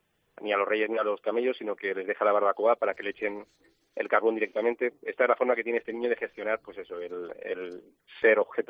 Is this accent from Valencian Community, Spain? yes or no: yes; Valencian Community, Spain; now in San Pedro del Pinatar, Spain; yo soy de ASE, Alicante, pero llevo trabajando como profesor de inglés, ya funcionario aquí en la región de Murcia ya muchos años. Ahora estoy en San Pedro del Pinatar